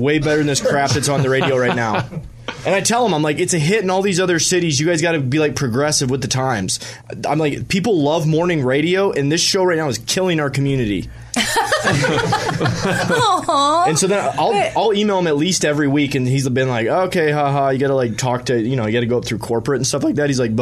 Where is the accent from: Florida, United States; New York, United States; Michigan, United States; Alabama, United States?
Michigan, United States; Gwinn; It's Gwinn, Michigan, Marquette